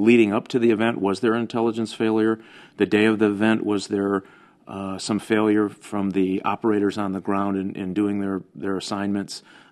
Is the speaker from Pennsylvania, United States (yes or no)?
no; Michigan, United States; Well, you know what? I'm from Michigan, so I'm a big believer in car dealers.